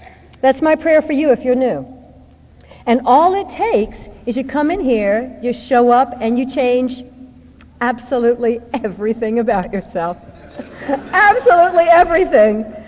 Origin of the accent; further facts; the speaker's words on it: the South, United States; I was black, I was a girl, and I grew up in the South, and I was poor.